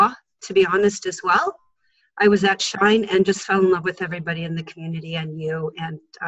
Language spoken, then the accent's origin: English; Seattle, Washington, United States; now in Denver, United States; I'm from Seattle. I have been living in Denver for the last 20 years. Part of my business plan is to get back to Seattle, to God's country, as I call it.